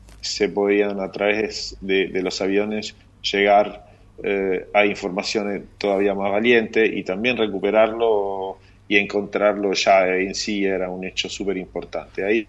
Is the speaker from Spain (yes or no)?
no; Rome, Lazio, Italy; Spanish is a second language; Soy italiano, romano